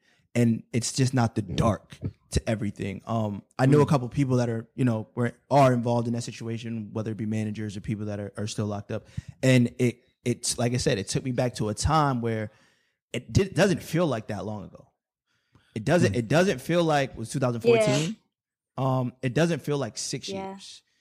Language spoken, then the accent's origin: English; Brooklyn, New York, United States; like if you're from New York and I'm from Brooklyn, we all know those people that never left Brooklyn.